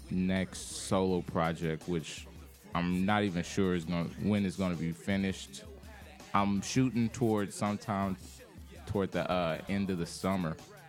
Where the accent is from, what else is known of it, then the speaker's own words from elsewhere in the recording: Kansas City, United States; Born and raised in Kansas City.